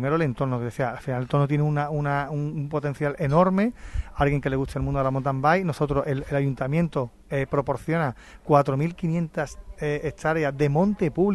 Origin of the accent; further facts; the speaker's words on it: Andalusia, Spain; yo como buen andaluz sigo también todos los equipos nuestros en cualquier categoría